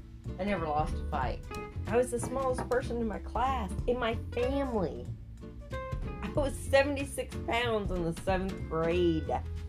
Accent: Minneapolis, Minnesota, United States; Well, now I grew up in Minnesota, right?

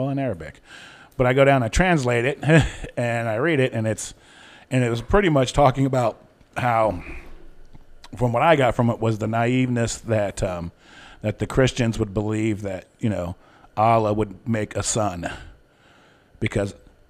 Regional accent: New York City, New York, United States; Hey, I'm from New York City.

